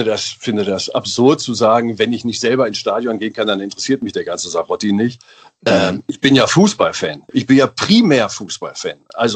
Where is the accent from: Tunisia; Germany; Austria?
Germany; Einbeck, Lower Saxony; born there; Ich bin ja in der Bierstadt geboren.